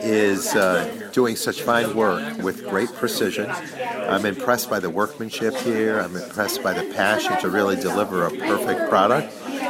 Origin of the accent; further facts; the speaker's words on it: Amsterdam, New York, United States; It's that incident hit my hometown so hard. My hometown is Amsterdam